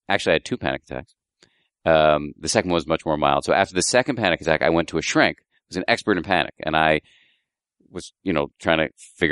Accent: Massachusetts, United States; I grew up in the People's Republic of Massachusetts.

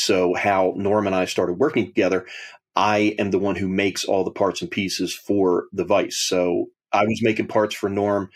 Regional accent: Delaware, United States; So I was born in Delaware, and I actually live, well, unfortunately, both my parents have passed away, but I live in the same town that I grew up

